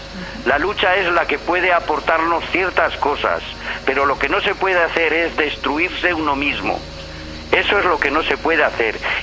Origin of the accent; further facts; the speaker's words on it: Navarre, Spain; en mi tierra, en la ribera de Navarra